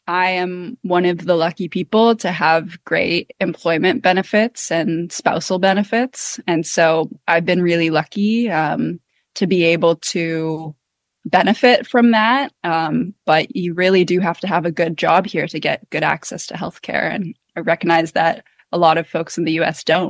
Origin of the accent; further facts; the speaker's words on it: Canada; now in Los Angeles, United States; I live in Los Angeles, which is a great union town. And I'm originally from Canada